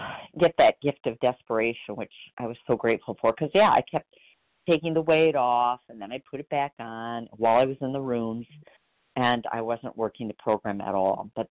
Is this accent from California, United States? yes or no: no; Wisconsin, United States; I'm from Wisconsin, by the way.